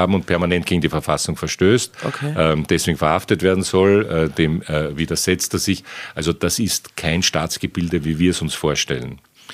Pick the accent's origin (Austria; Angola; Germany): Austria; Jetzt wissen wir als Österreicher, dass das auch etwas länger dauern kann